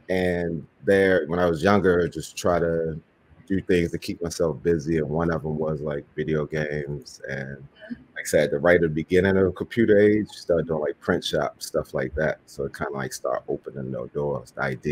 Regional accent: Baltimore, Maryland, United States; I think because growing up in Baltimore is always like limited options, like far as what you can do, like even like career wise.

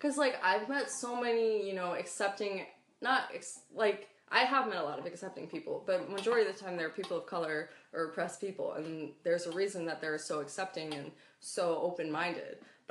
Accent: New England, United States; I'm from the Northeast, like, New England area, so, like, I was always exposed to, like, a lot of different cultures and stuff like that.

